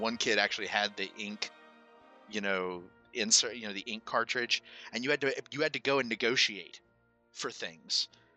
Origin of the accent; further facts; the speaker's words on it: Louisiana, United States; Even though I'm Cajun, I'm not speaking in French.